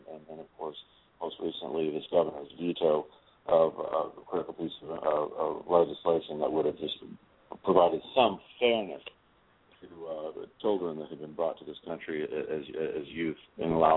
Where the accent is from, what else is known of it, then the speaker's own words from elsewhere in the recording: Florida, United States; I grew up in Central Florida.